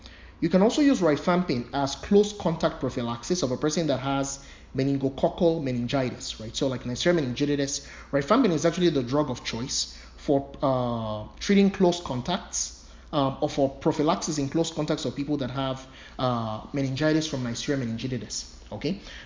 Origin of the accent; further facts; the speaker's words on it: Nigeria; I'm originally from Nigeria, so I'm African.